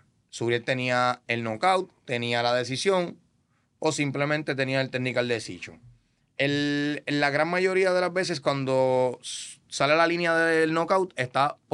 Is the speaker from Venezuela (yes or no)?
yes; Cagua, Aragua, Venezuela; yo soy criollo de Cagua.